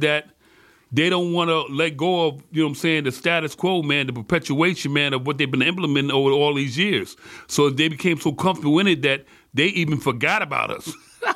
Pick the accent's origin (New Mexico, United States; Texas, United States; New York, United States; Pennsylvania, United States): New York, United States; Albany; Well, my background is Albany, New York, where I grew up at.